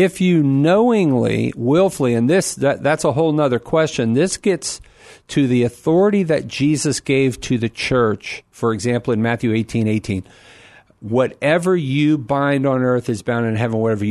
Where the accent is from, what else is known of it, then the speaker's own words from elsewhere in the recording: Ireland; I'm Irish, man.